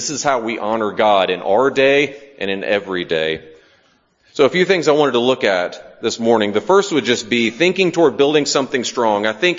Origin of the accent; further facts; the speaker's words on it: the South, United States; We hail from the South. You may or may not hear that accent come through at times.